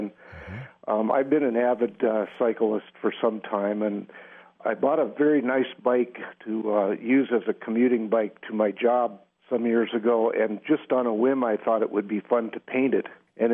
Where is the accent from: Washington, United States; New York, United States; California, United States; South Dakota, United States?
South Dakota, United States; I came from South Dakota, where, of course, it's very flat. Uh-huh. And when I moved to Wisconsin, I was really struck by the nice rolling hills